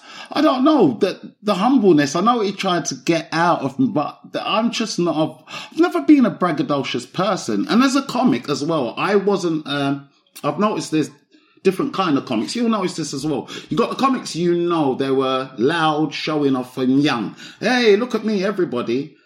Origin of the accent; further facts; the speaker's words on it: Brockley, London, United Kingdom; I grew up in Brockley, South East London. So I've grown up, but Southwest and Southeast. But my growing up years, the young years, was mostly in Brockley.